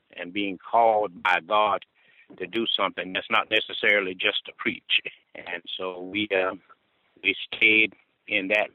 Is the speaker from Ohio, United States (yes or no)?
no; Alcolu, South Carolina, United States; born there; I was born in Alcaloosa, South Carolina. This is where the incident happened in Alcaloosa.